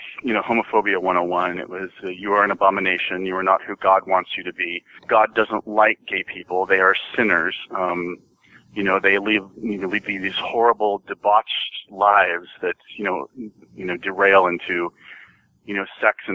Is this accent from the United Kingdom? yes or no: no; Idaho, United States; also born or lived in Kansas; I was born in Kansas, but I only lived there up until I was about a year old, and I'm pretty much raised exclusively in Idaho, which we joke now, and we actually refer to Idaho as being more Utah than Utah is. It was a very Mormon upbringing.